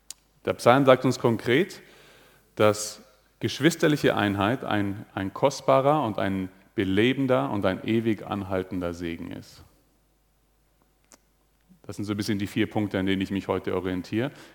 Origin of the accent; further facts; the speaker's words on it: Karlsfeld, Bavaria, Germany; also born or lived in Dachau; Ich bin in Dachau geboren, in Karlsfeld aufgewachsen, also ich bin hier aus der Gegend.